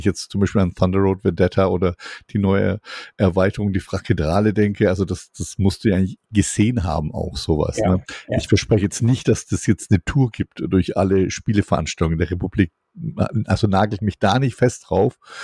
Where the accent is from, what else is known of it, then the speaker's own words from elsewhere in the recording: Swabia, Germany; now in Hesse, Germany; tatsächlich lebe ich ja im schönen Hessenland inzwischen als Schwabe und wir wohnen hier so einen kleinen Hof